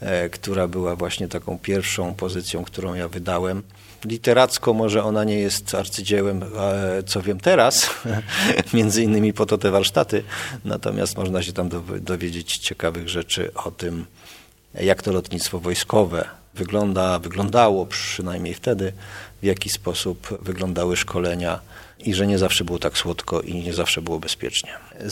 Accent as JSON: {"language": "Polish", "town": "Świdnik", "region": "Lublin Voivodeship", "country": "Poland", "tie": "born or raised there", "said": "urodziłem się i wychowywałem w takiej miejscowości, która się nazywa Świdnik."}